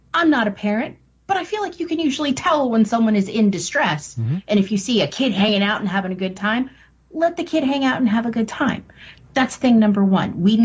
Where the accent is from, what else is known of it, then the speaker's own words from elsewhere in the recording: Midwest, United States; I did not grow up in New York. I grew up in the Midwest.